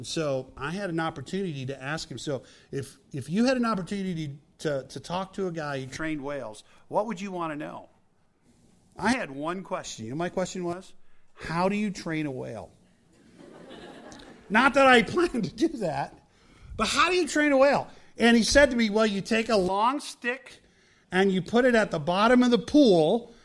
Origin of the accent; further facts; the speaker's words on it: Texas, United States; I grew up in Texas, and the greatest hamburger in the world is made in Texas.